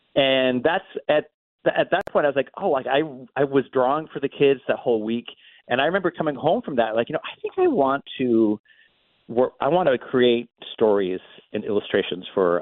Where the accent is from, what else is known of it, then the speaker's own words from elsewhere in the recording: Northampton, Massachusetts, United States; his family attended the launch event here in my hometown of Northampton, Massachusetts.